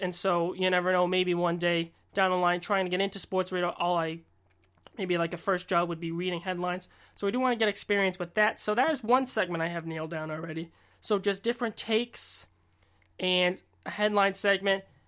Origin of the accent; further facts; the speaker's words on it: Boston, Massachusetts, United States; I do want to stress that I am from Boston. Like I said, I know this market. I've grown up here all my life.